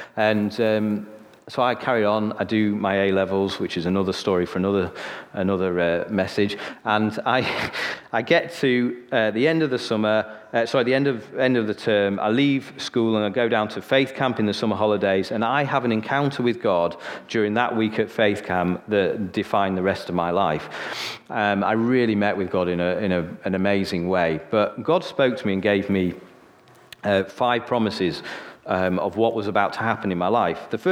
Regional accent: Sheffield, Yorkshire and the Humber, United Kingdom; Now, I grew up in Sheffield, so I'm from the north, so I've got none of this north-south kind of like looking at the north going, oh, I don't like it.

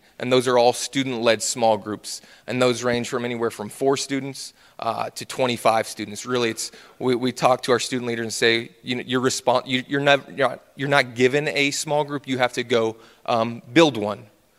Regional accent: Winfield, Kansas, United States; now in Arkansas, United States; For the last 8 years, I've been living in Arkansas. I'm from Kansas originally. I grew up in Winfield, Kansas, which is just south of Wichita.

